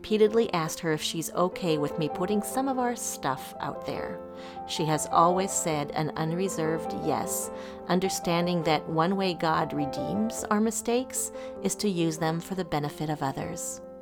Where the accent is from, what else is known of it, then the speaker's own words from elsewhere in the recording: France; I was born and raised in France. That's just the reality. And because my parents taught at European Bible Institute just north of Paris, I got to grow up in this.